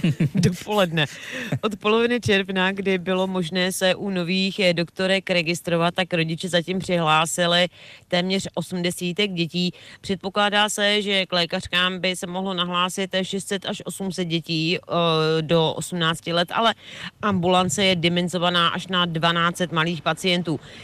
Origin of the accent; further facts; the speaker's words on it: Hostinné, Hradec Králové Region, Czechia; I já sama, protože pocházím z Hostinného, tak jsem k jedné z nich až do 18 let dokonce chodila.